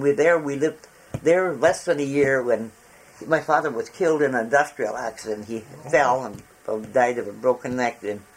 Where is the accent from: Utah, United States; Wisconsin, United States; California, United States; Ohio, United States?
Wisconsin, United States; Wabino; born there; I was born in Wabino, Wisconsin, 3/13/31, at 1 o'clock